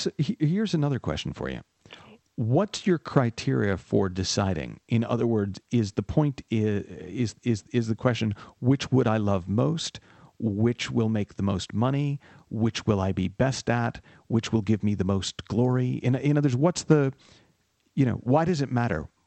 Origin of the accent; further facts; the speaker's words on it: United States; I knew they had a little thing about my being American over there.